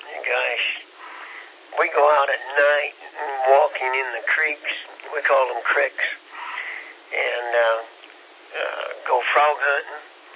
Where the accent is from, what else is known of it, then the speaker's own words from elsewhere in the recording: Kansas, United States; I'm from Kansas, and I said, that's my rod while I'm here